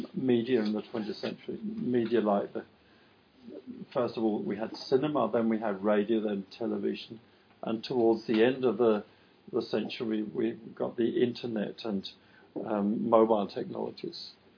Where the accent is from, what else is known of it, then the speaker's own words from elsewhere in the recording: Denmark; I'm from Denmark.